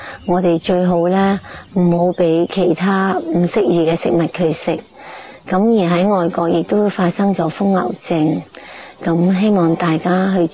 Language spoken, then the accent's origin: Cantonese; China; 我们中国人用耕田牛已经有很久的历史